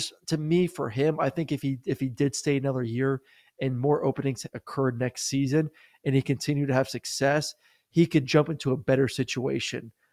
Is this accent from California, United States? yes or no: no; Florida, United States; USF, I know it's my hometown team